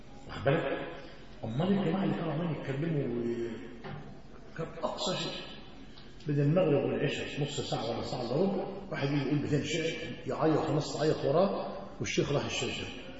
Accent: Egypt; فالوضع عندنا في مصر يا اخوانا اتسع الخلق على الواقع

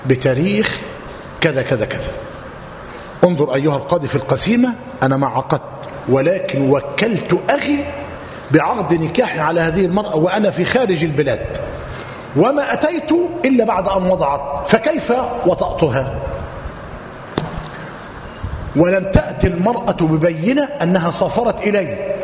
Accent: Egypt; عندنا في مصر الجماعة ولاة الأمر قالوا إيه؟

